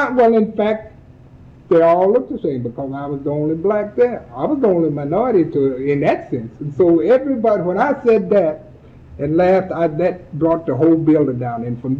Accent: Kodiak, Alaska, United States; I told them who I was, I was the president from Kodiak, Alaska

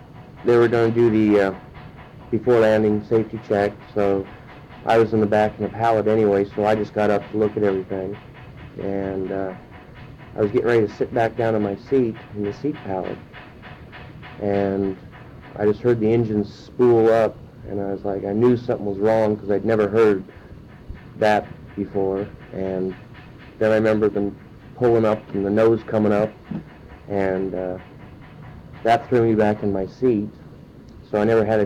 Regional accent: Montana, United States; now in Alaska, United States; I'm from Montana originally, so the wasn't really a big change for me.

